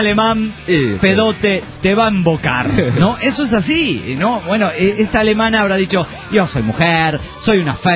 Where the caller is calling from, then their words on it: Villahermosa, Tabasco, Mexico; de Villahermosa, Tabasco, México.